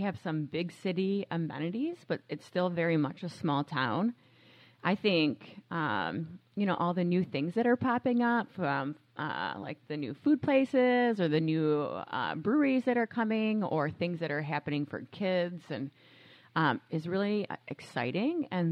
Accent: Clinton Township, Michigan, United States; Clinton Township, Michigan.

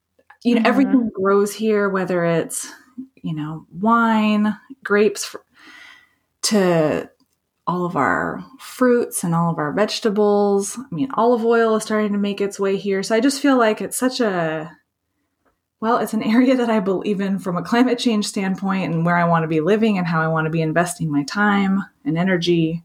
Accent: Alaska, United States; I was raised in Alaska

